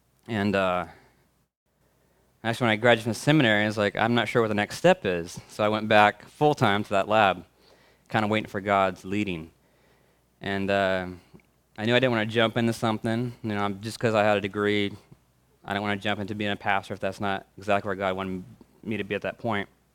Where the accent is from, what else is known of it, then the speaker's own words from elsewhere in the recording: Kelso, Washington, United States; And I grew up here in Kelso, as did my wife, and grew up in the church.